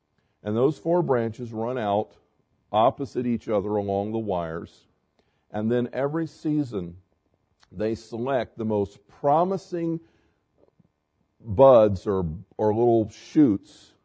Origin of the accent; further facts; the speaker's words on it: Florida, United States; I grew up in Florida where bananas were kind of plentiful.